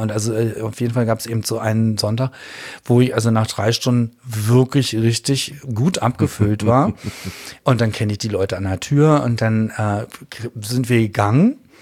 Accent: Berlin, Germany; born there; ich bin gebürtiger Berliner und liebe Berlin total

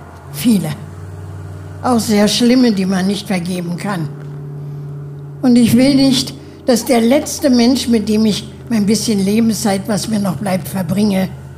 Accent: Worms, Rhineland-Palatinate, Germany; born there; Also ich bin in Worms geboren, 1922.

